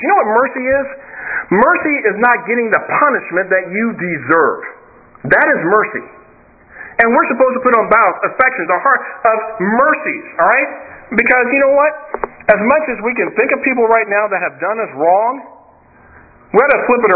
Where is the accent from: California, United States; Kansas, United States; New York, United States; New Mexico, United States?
Kansas, United States; Kansas City; am predominantly, mainly, mostly black, a little Cherokee Indian in me from my dad's side, from Kansas City, growing up in Wyandotte County.